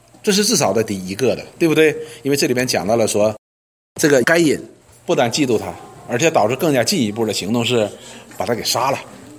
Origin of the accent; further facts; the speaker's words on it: China; 我们中国人叫什么来着？